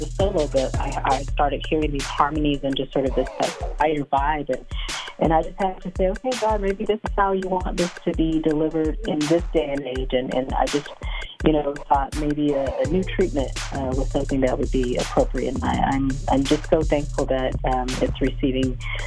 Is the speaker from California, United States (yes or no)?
yes; Monterey, California, United States; And so really I grew up in California, south of the Bay Area, on the coast in this place called Monterey, California.